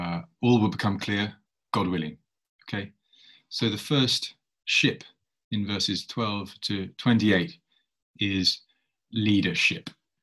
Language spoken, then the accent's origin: English; Witney, South East England, United Kingdom; I grew up in Whitney in West Oxfordshire, which is not too far from you guys, is it?